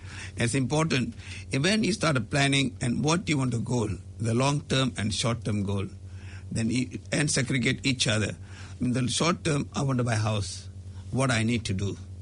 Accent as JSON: {"language": "English", "country": "Malaysia", "tie": "born or raised there", "also_born_or_lived": "India", "moved": "as an adult", "lives_now": "New Zealand", "said": "I came here as a student to study here at Massey University. I was born and brought up in Malaysia, and I was working in a banking for 3 years by that time. My early childhood in Malaysia and part of my education went to India as well."}